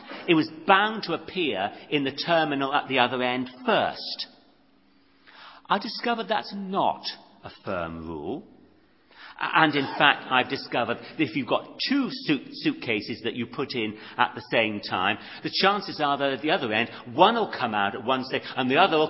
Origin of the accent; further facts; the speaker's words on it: United Kingdom; Now, as a British person, to my mind, that wasn't fair.